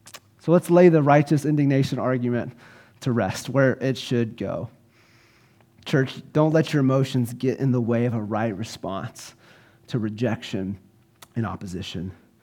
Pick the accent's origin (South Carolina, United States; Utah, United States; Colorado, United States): South Carolina, United States; Columbia; also born or lived in California; I grew up in Columbia, South Carolina, but I got saved.